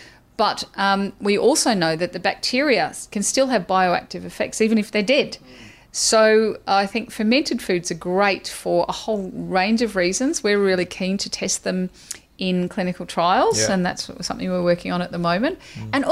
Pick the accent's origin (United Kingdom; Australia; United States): Australia; I'm Australian